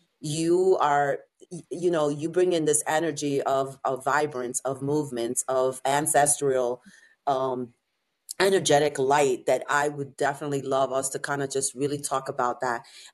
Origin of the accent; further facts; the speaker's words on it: Dominican Republic; I'm from the Dominican Republic, so I'm Latina, we're Latinas